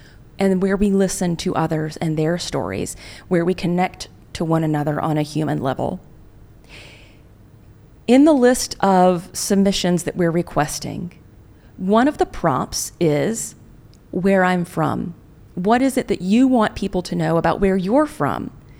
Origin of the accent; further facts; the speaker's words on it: Chattanooga, Tennessee, United States; I am from Appalachia. I'm from Chattanooga, Tennessee, which, although it is a city in Appalachia